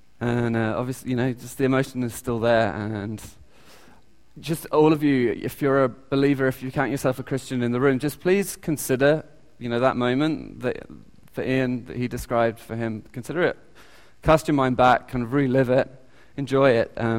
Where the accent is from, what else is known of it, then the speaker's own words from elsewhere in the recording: United Kingdom; I'm from the UK. You can probably hear my accent.